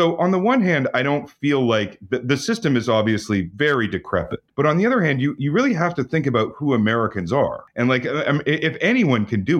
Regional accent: Canada; Well, look, I'm a Canadian, so I'm kind of an outsider to this.

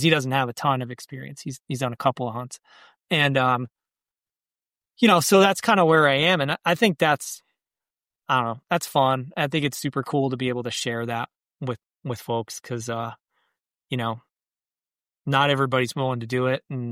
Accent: New York, United States; And I have access to some real good sized farms here in New York.

